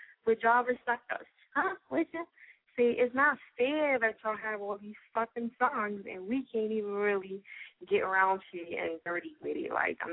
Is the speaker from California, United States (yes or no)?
no; New Jersey, United States; now in Philadelphia, United States; Shout out to Jersey. They don't hit crazy. That's my home state, in case y'all didn't know.